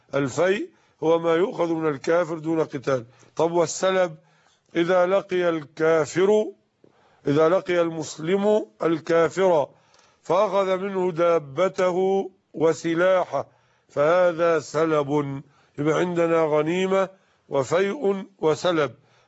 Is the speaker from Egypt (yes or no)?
yes; Egypt; كما نقول مثلا عندنا في مصر: هذا ثوب محلاوي، أو فانيلا محلاوي، أو ملاية محلاوي، نسبة إلى المحلة الكبرى لشهرتها بهذا الصنيع.